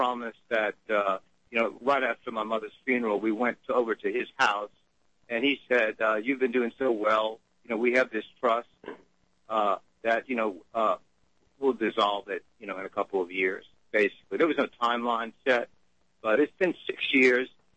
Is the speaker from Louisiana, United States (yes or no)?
yes; Metairie, Louisiana, United States; now in Detroit, United States; first of all, we're from Metairie, Louisiana, and what happened is we left, you know, the house to, you know, evacuate for Katrina